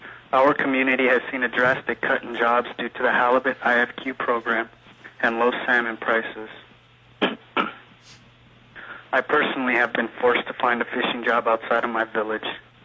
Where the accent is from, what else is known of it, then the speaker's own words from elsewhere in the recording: Old Harbor, Alaska, United States; I'm from Old Harbor, Alaska. I'm 24 years old